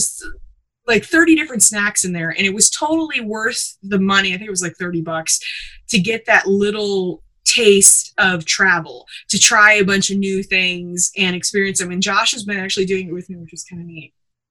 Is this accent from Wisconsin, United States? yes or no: yes; Wisconsin, United States; I grew up in Southern Wisconsin by Northern Illinois